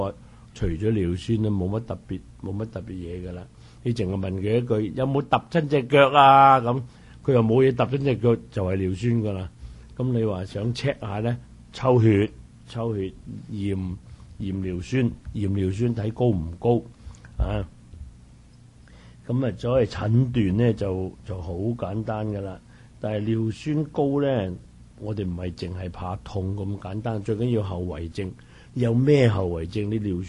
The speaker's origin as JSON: {"language": "Cantonese", "country": "China", "said": "我哋中國人咧打完邊爐有痛風症啊？"}